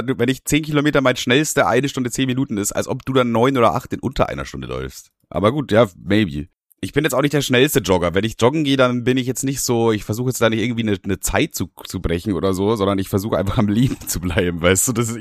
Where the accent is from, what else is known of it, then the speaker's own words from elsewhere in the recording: United States; als Amerikaner gewöhnt man sich daran.